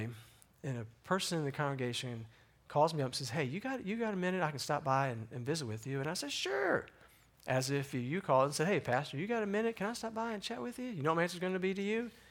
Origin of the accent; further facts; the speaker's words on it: Evansville, Indiana, United States; the desire of my heart had been to be able to pastor in the area of my hometown, right? Evansville, Newburgh kind of area, right?